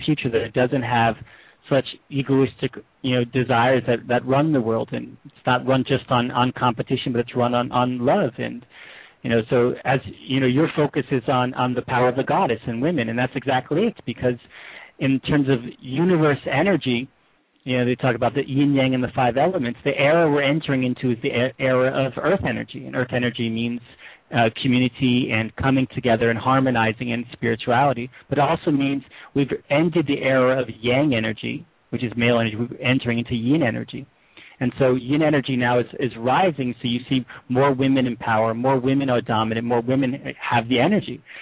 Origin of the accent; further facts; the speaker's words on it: United States; And I'm American, so I love my country, so I'm here, and I'm trying to find a way to share this.